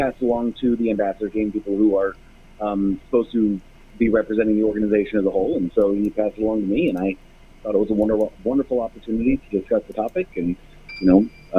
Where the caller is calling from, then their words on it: California, United States; I am a volunteer at Recovering from Religion Foundation, and I'm calling from California.